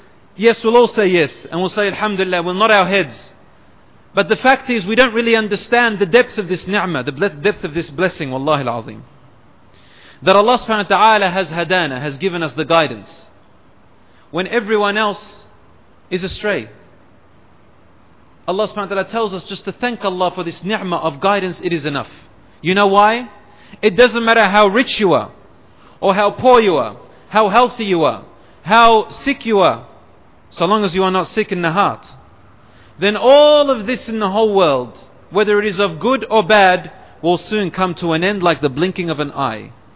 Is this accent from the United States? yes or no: no; Australia; Brother, it's not the fact that we are from Australia.